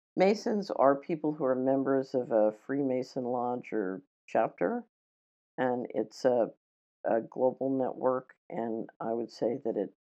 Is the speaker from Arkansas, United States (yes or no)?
no; Philadelphia, Pennsylvania, United States; when I grew up in Philadelphia, watching my father and grandfather deal with them.